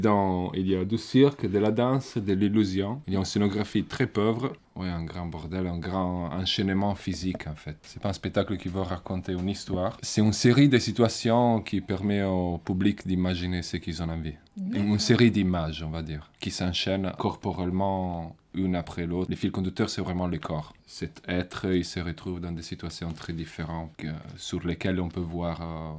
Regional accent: Italy; now in Brussels, Belgium; Je dois dire plus. Je suis un vrai Italien et j'habite à Bruxelles, dans les mêmes quartiers que mon collègue.

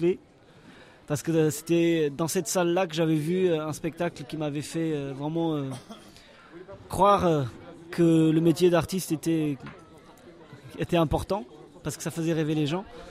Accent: Lisbon, Portugal; Donc, moi, je suis portugais, je suis originaire de Lisbonne.

